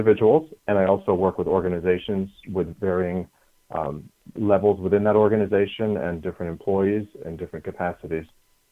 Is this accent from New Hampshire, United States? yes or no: yes; New Hampshire, United States; I grew up in New Hampshire, and I'll tell this story. I was the kid that hung out at the airport behind the fence watching the airplanes.